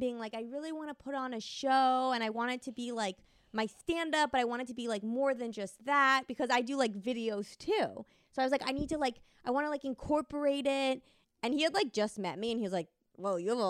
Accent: New York City, New York, United States; my special is really about, like, growing up in New York City and, like, having dyslexia and dating

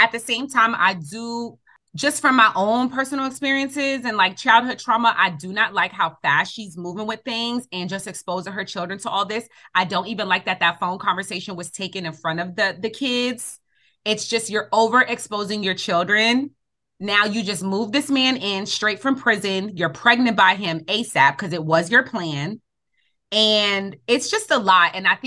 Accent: New York City, New York, United States; we know it growing up in New York City where they'll speak Spanish in front of you, knowing you don't speak Spanish.

